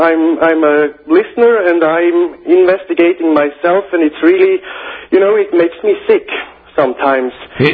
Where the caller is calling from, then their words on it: Switzerland; I'm calling from Switzerland. I'm a little info warrior over here.